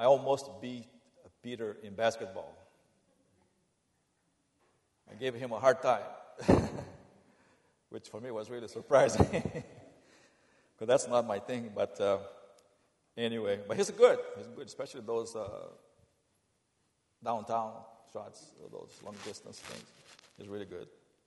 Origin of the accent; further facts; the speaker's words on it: Rio de Janeiro, Brazil; English is a second language; I think you have noticed that I have an accent. Have you noticed that? That's because I was born and raised in Rio de Janeiro, Brazil, a few years ago.